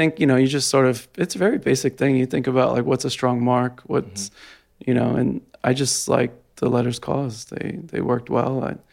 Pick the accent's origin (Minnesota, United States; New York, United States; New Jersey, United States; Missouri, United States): New Jersey, United States; Jersey City; I'm from Jersey City.